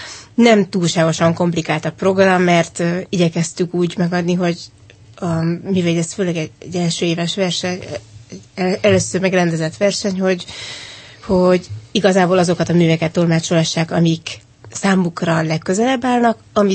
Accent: Kaposvár, Somogy, Hungary; a Csiki Gergely Színházban nőttem föl Kaposváron, a szüleim ott voltak zenészek

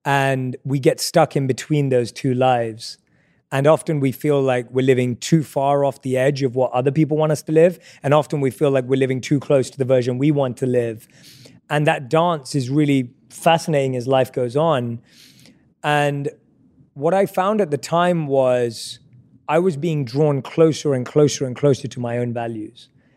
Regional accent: London, United Kingdom; That's not real for an Indian kid growing up in London.

